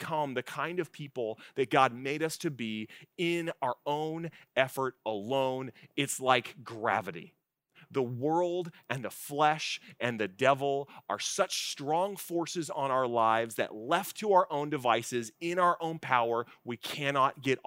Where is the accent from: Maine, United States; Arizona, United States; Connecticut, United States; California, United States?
California, United States; I'm a Californian. What do I know?